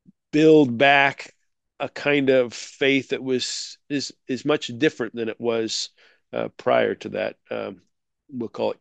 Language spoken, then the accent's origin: English; Idaho, United States; I'm coming to you from the United States, if you haven't can't tell by my accent already, from the state of Idaho up in the northwestern part.